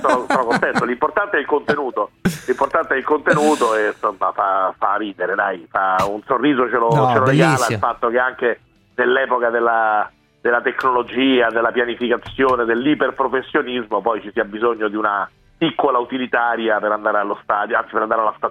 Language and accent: Italian; Southern Italy, Italy; Perché sa che io sono terrone, uomo del sud.